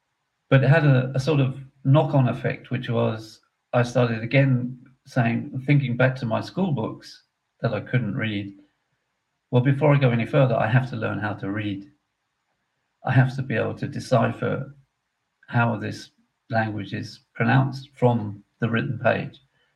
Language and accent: English; England, United Kingdom; And when growing up in England